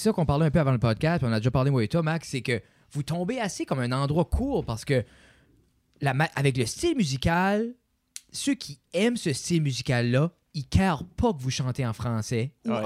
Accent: Canada; nous on fait du stoner rock français, on est acadien, on représente tout ça

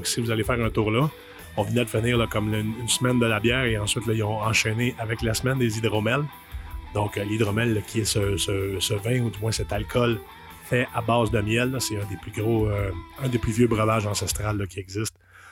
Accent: Quebec, Canada; Un nouveau vignoble qui arrive au Québec, évidemment, comme vous le savez, dans ma région natale de Bois-Missisquoi

